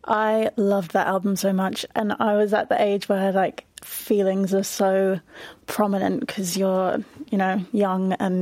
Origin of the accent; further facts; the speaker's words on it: Camden Town, London, United Kingdom; but I grew up in Camden Town. There was music everywhere from all kinds of genres, and I didn't really pick one.